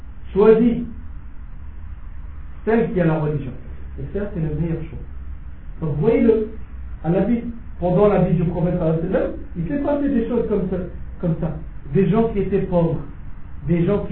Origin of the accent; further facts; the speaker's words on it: Algeria; alors que je suis algérien